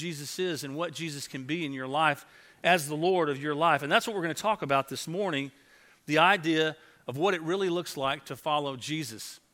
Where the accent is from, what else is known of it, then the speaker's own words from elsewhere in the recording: Tyler, Texas, United States; I grew up over in Tyler, Texas